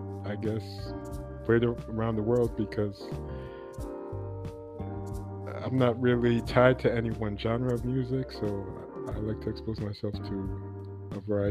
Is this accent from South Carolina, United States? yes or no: no; New York, United States; also born or lived in Jamaica; I was born in Jamaica, and I grew up in New York